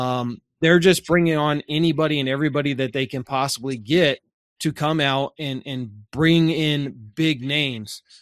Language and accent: English; United States; us growing up in the United States is you don't get information.